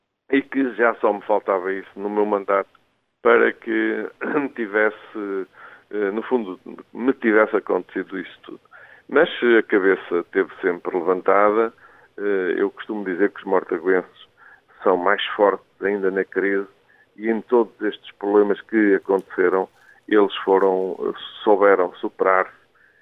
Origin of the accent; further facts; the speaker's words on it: Viseu, Portugal; eu cheguei a Coimbra, um puto com 18 anos, e logo, eu não conhecia ninguém, vinha de Viseu, porque estudei em Viseu